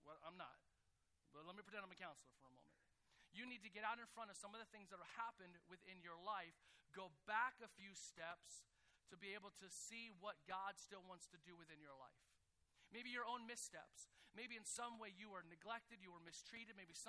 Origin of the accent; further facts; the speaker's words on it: New Jersey, United States; I'm from New Jersey, and every once in a while I'll go back to New Jersey.